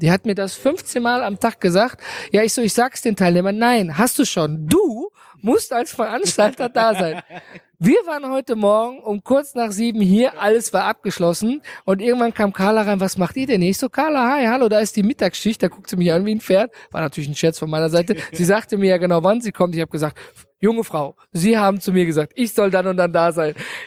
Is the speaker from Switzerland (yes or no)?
no; North Rhine-Westphalia, Germany; wie man bei uns im Ruhrgebiet sagt.